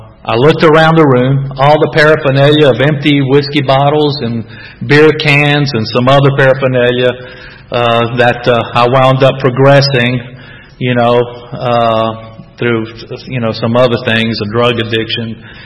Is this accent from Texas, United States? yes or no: no; North Carolina, United States; because she was from North Carolina also, and I figured, you know, we're from North Carolina, that's where we need to go back and, you know, settle.